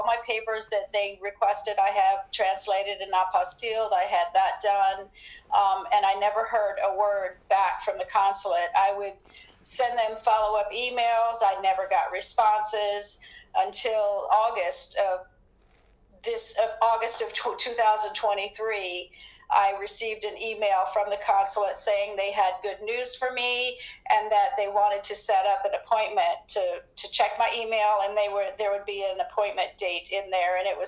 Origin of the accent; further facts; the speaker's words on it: Texas, United States; moved away as an adult; also born or lived in Greece; now in Connecticut, United States; I was sent to America by adoption. I was raised in Texas by an American couple. I moved to Connecticut in 1992, got married, had two children.